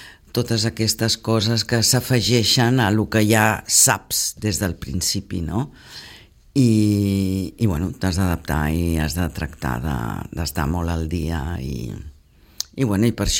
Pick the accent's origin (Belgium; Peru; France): Belgium; now in Sitges, Spain; jo he nascut i crescut a Bèlgica. I vaig conèixer el meu home i viure a Sitges amb ell